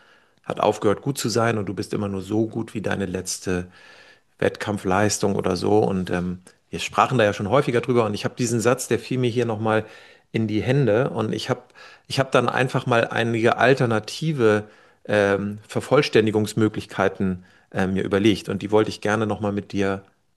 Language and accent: German; Frankfurt, Hesse, Germany; wo kommen Sie denn her? Und ich sage, ja, aus Frankfurt.